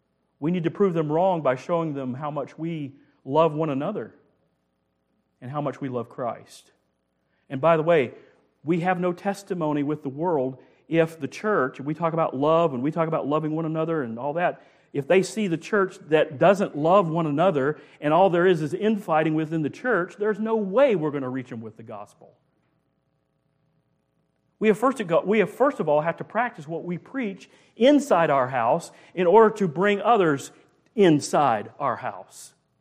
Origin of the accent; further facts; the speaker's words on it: Greenville, United States; and I was raised here in Greenville. I've seen how it's changed.